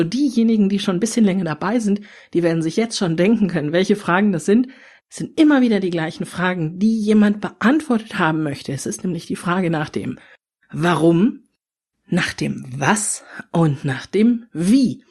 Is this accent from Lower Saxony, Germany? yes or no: no; North Rhine-Westphalia, Germany; ich bin im Ruhrgebiet aufgewachsen